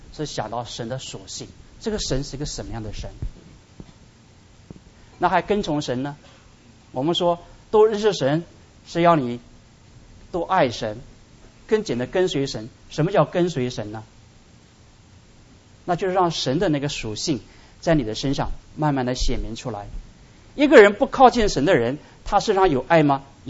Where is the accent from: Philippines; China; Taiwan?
China; 我们中国人